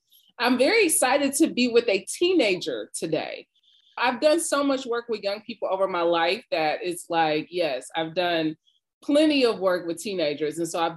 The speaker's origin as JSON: {"language": "English", "town": "Cleveland", "region": "Ohio", "country": "United States", "tie": "born or raised there", "said": "But I think what shaped me the most is growing up in Cleveland, Ohio, you know, growing up at Antioch Baptist Church."}